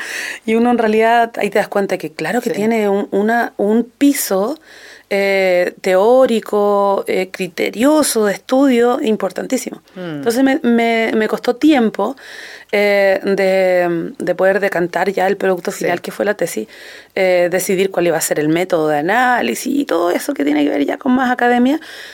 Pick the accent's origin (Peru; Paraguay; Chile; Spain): Chile; queriendo describir el cómo somos los chilenos